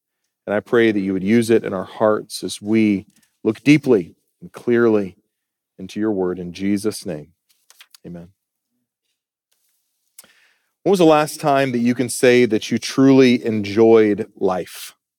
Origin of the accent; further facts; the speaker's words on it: South Carolina, United States; I'm a Clemson Tiger fan because I was raised in South Carolina